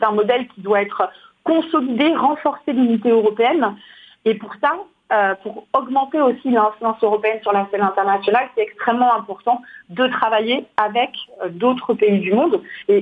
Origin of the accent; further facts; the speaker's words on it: France; j'ai aussi un prisme national parce que je suis française.